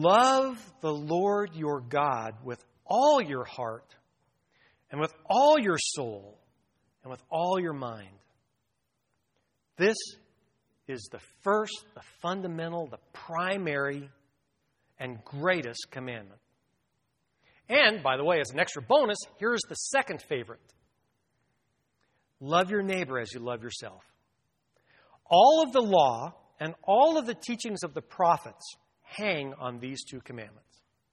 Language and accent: English; Woodland Hills, California, United States; I grew up in Woodland Hills, south of the boulevard, south of the freeway. That's sort of next to Tarzana and Encino. It's a San Fernando Valley.